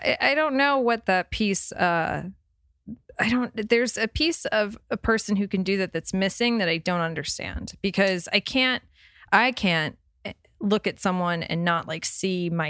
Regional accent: New Jersey, United States; and I grew up in New Jersey, and I just grew up in a house where like we weren't allowed to walk past litter.

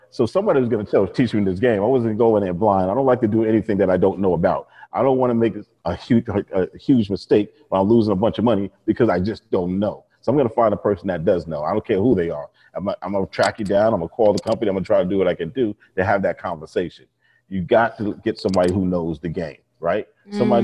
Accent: New York, United States; I came up in New York. I grew up and born and raised in New York and Long Island.

